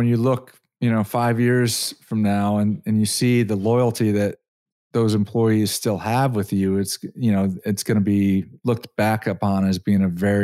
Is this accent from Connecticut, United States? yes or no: yes; Connecticut, United States; now in Dallas, United States; And I'm an East Coast guy. I'm originally from Connecticut, but I've been here 10 years and I don't see it slowing down here.